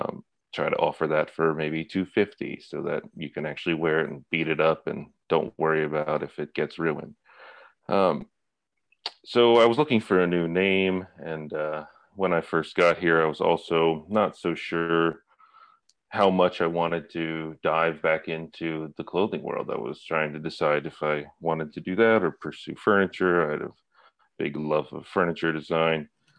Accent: Philadelphia, Pennsylvania, United States; moved away as an adult; now in London, United Kingdom; I'm from Philadelphia, Pennsylvania. I moved over here to London about a year and a half ago, right before COVID kind of took over and changed the way that we consume pretty much everything.

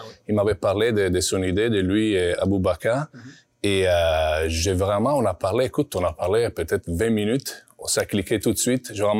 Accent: Turin, Piedmont, Italy; moved away as an adult; now in Canada; comme tu as dit. Je viens d'Italie. Je suis pas … canadien. J'ai émigré ici il y a 11, 12 ans à peu près. Et en fait, moi, je viens d'Italie, de Turin, du nord d'Italie.

